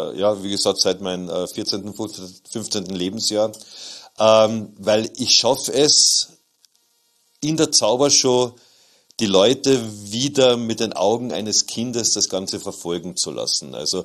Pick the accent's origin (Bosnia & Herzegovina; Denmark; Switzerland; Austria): Austria; Klagenfurt, Carinthia; bei mir zu Hause in Klagenfurt. Ich bin ein gebürtiger Kärntner und habe da in meiner Heimatpfarre St. Ruprecht meine erste Zaubershow gehabt.